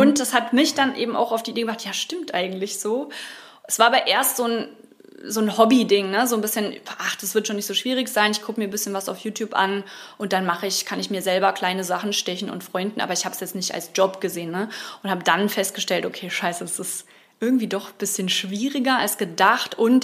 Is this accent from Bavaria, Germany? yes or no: yes; Munich, Bavaria, Germany; Naja, also ich bin groß geworden in der Münchner Vorstadt